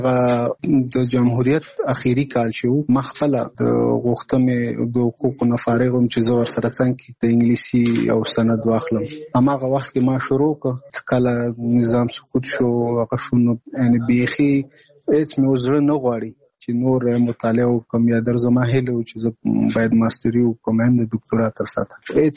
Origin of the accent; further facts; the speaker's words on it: Nangarhar, Afghanistan; now in Kabul, Afghanistan; زموږ کور په ننګرهار کې دی، زه په کابل کې یم